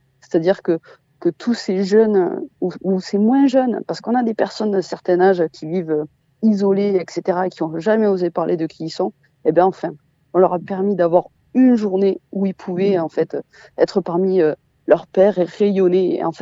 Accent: Occitanie, France; Moi, je viens de la campagne, hein. Je viens du Tarn profond.

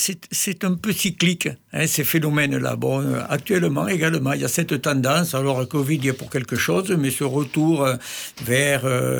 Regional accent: Occitanie, France; born there; Et je suis né au Moulin, en bas, au bord de l'Aveyron, où on a un autre regard.

